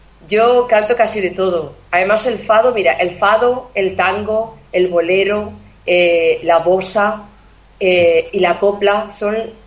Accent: Córdoba, Andalusia, Spain; mi vena andaluza es mucho más grande, que aquí me he contenido mucho, no he sacado todo mi vena cordobesa, no la he sacado aquí.

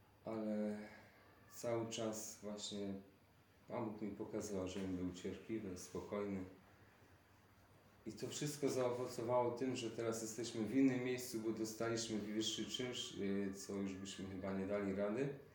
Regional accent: Tychy, Silesian Voivodeship, Poland; pochodzę z Tychów, tam się urodziłem.

